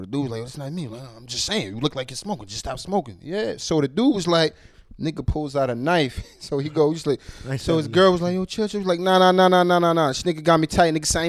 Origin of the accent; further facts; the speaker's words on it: New York, United States; I'm from New York. You from Baltimore? What up?